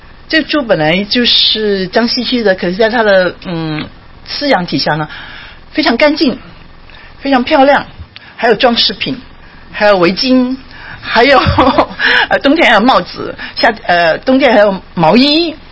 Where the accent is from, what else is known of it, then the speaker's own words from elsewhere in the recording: China; 有人用老鼠做宠物，我们中国人大概就不行。有人用猪做宠物，我们中国人大概也不行